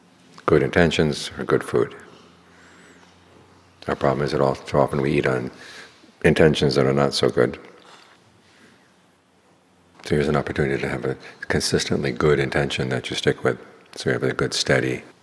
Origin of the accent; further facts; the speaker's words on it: United States; I had the same problem, especially being an American going over to Thailand.